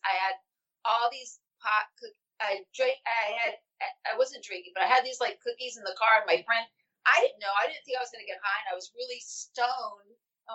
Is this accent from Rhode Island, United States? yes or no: no; Palo Alto, California, United States; born there; also born or lived in Orange County / Thailand; I was born in Palo Alto in Northern California. And then my father, we lived in Orange County, but then we were transferred to Bangkok. So I lived in Thailand when I was a little girl.